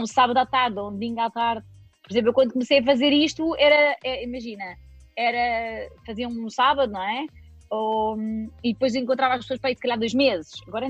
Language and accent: Portuguese; Alentejo, Portugal; não, sou do Alentejo. Do Alentejo, sim. Que a minha família é do Alentejo.